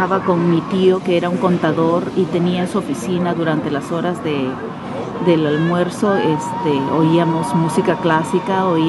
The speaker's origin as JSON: {"language": "Spanish", "region": "Lima", "country": "Peru", "tie": "born there", "said": "nací en Lima, en el pueblo de Miraflores. Soy hija única"}